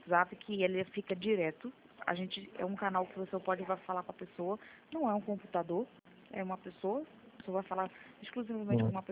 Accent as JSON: {"language": "Portuguese", "town": "Belo Horizonte", "region": "Minas Gerais", "country": "Brazil", "said": "Eu sou mineira de Belo Horizonte."}